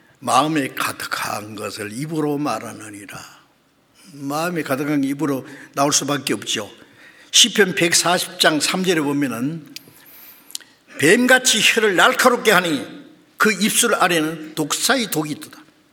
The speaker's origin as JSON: {"language": "Korean", "region": "Gyeongsang", "country": "South Korea", "tie": "born or raised there", "said": "제가 경상도, 고향이 경상도, 경상도 사람 욕하는 거 보면요, 대단해요."}